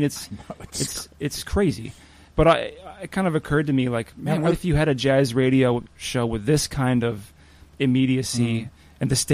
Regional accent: East Lansing, Michigan, United States; also born or lived in New York City; now in Seattle, United States; I lived in New York City for 9 years, and I am from Michigan originally, and I live in Seattle now.

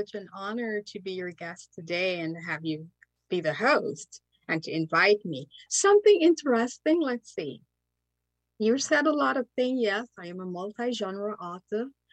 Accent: Guyana; born there; I'm from South America. I was born in Guyana. First British Guyana, then we got our emancipation and we divorced England or Britain.

